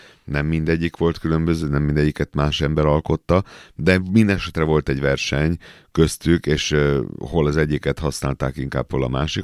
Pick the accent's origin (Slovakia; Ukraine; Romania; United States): Romania; Satu Mare County; now in Hungary; Szatmár megye határon túli oldaláról származom, körülbelül 28 éve élek Magyarországon